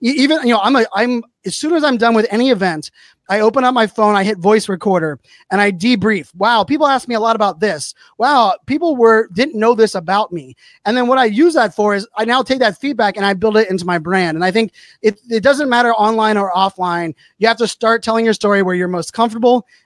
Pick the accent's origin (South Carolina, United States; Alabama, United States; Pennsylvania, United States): Pennsylvania, United States; Pittsburgh; my growing up in Pittsburgh.